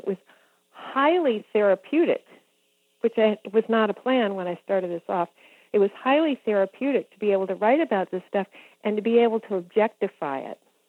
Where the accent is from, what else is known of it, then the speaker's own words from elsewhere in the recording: Charlottesville, Virginia, United States; But since I grew up in Charlottesville and I know a lot of the same people that grew up in Charlottesville